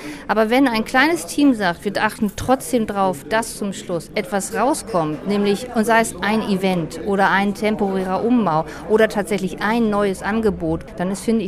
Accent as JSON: {"language": "German", "region": "Hamburg", "country": "Germany", "said": "ich komme ja aus Hamburg, Hamburg macht viele tolle Sachen"}